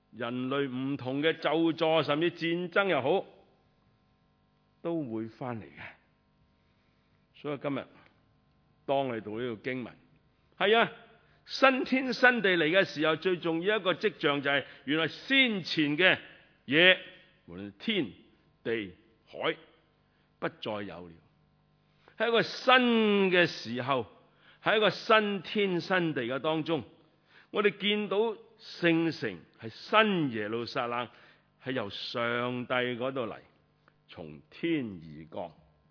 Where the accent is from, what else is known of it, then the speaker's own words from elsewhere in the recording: Hong Kong; 但是其实我们香港人很清楚